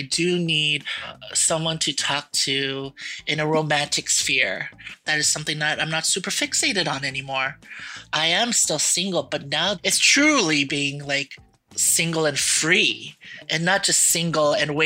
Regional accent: Mississauga, Ontario, Canada; I am from Mississauga, Ontario.

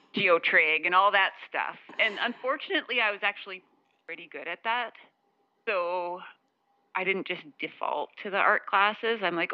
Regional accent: North Portal, Saskatchewan, Canada; I grew up in North Portal. So you have to make your own fun.

